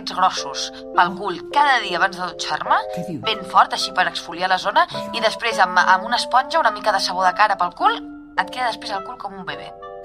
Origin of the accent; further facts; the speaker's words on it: Cardedeu, Catalonia, Spain; Sí, que sóc de Cardedeu i de tota la vida més, eh?